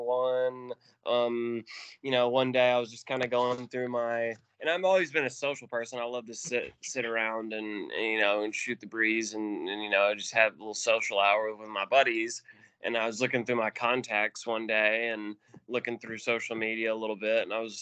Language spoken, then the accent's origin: English; Birmingham, Alabama, United States; I grew up in the Birmingham area.